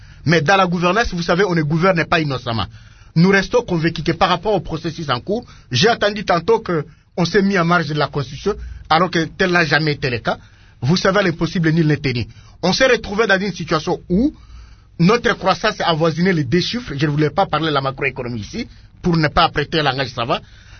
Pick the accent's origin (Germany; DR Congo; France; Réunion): DR Congo; je suis l'un des Congolais qui croit à l'avenir de ces pays.